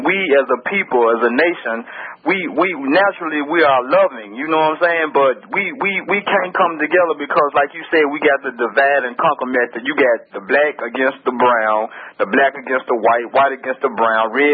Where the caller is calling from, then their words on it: Memphis, Tennessee, United States; I'm calling from Memphis.